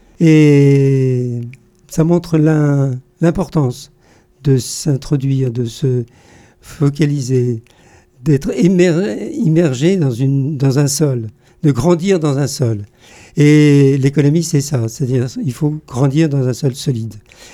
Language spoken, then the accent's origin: French; Paris, Île-de-France, France; Je suis a priori breton, mais je suis né à Paris. Je suis né à Paris, hier Montparnasse, qui a été vraiment mon centre d'intérêt, puisque j'y suis baptisé, puis j'y ferai mes études secondaires